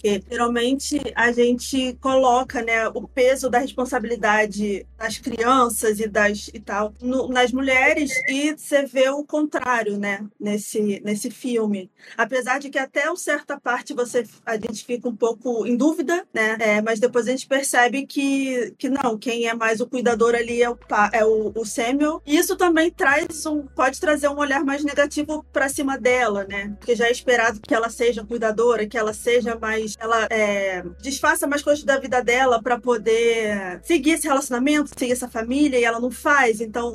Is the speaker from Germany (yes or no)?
yes; Germany; Eu sou alemã.